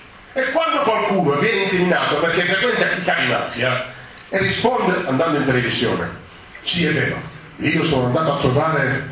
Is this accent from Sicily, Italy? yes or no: yes; Sicily, Italy; siciliani siamo fortunatissimi, perché abbiamo la vecchia e la nuova. Abbiamo la vecchia perché siamo siciliani, abbiamo la nuova perché siamo globali.